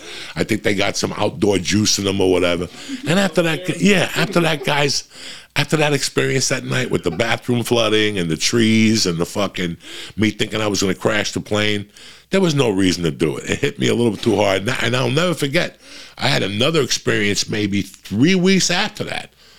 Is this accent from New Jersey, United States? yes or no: yes; New Jersey, United States; I grew up in Jersey, guys.